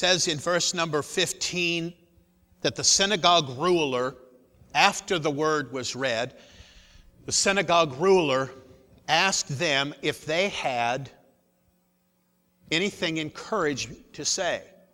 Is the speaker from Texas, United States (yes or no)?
no; Indiana, United States; So, no, I'm from Southern Indiana.